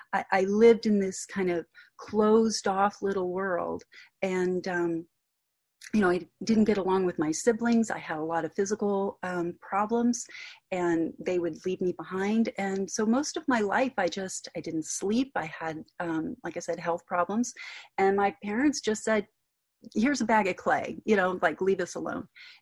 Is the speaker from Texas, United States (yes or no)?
yes; Corpus Christi, Texas, United States; born there; I was born in Corpus Christi, Texas.